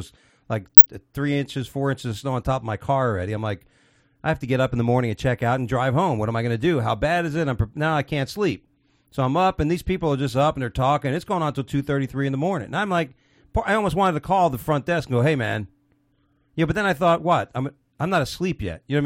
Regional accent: Houston, Texas, United States; At me when I'm from Houston, being a smart ass.

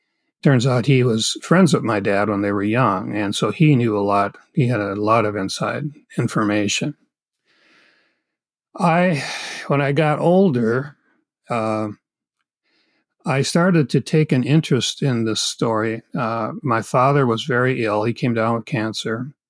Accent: Minnesota, United States; My hometown was very fortunate. It was a town of only 4,000 some people when I was there. But the University of Minnesota put a branch of the University of Minnesota right on the edge of town

